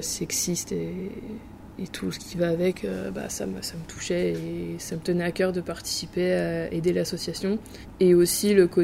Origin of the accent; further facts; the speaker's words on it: France; Et évidemment, bah, on est français.